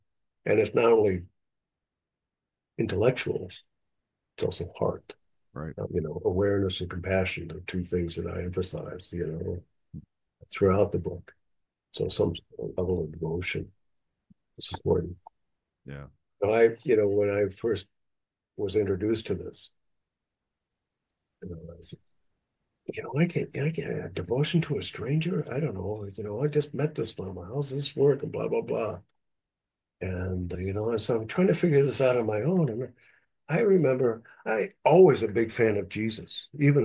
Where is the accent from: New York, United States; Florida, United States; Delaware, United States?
New York, United States; Ithaca; I am teaching Vipassana for Namgyal Monastery here in Ithaca, my hometown, this spring.